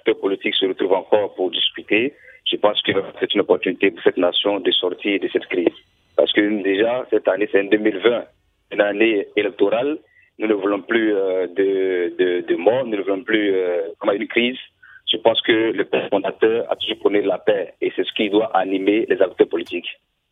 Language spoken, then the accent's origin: French; Côte d’Ivoire; Nous sommes tous des Ivoiriens.